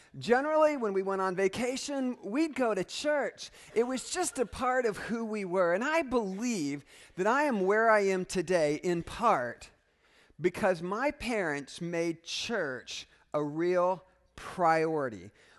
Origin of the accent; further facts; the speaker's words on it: Fort Wayne, Indiana, United States; the church that I went to growing up in Fort Wayne, Indiana called Crescent Avenue United Methodist Church